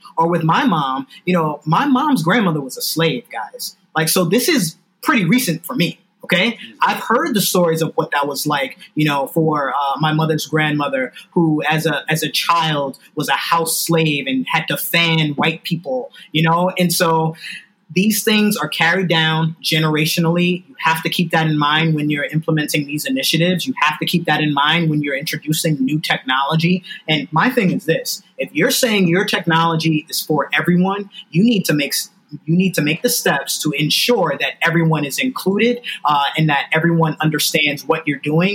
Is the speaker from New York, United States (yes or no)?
yes; New York City, New York, United States; You know, I'm from New York City. I live in Brooklyn.